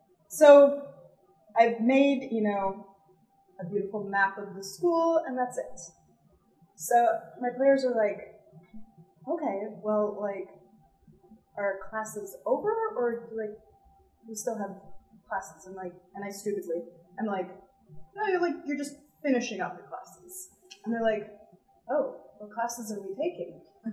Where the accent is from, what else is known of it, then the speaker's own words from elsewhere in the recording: Midwest, United States; And I'm from the Midwest. I'm really bad at saying no.